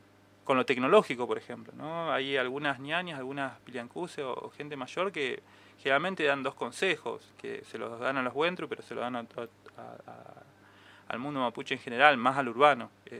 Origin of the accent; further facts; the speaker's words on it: Neuquén, Argentina; also born or lived in Buenos Aires; Yo he vivido en Buenos Aires también, viví muchos años. Nací acá en Neuquén, viví parte de mi vida acá y parte de mi vida en Buenos Aires. Y transitando en Junín, de los Andes también, y Cinco Saltos.